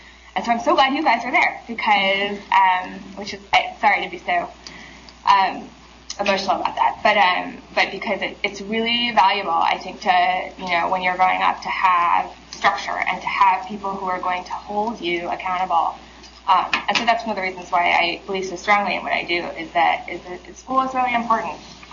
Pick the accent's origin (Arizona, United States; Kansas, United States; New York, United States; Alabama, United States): New York, United States; New York City; I speak very fast because I'm from New York City, so I'm going to try and slow down.